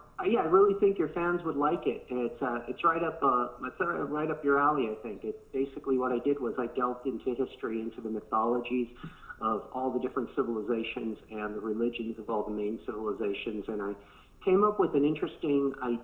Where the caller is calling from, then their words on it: California, United States; I'm calling from California.